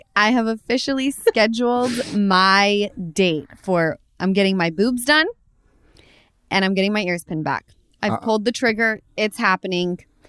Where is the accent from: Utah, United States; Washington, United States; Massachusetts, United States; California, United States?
Utah, United States; Yeah, because we're from Utah.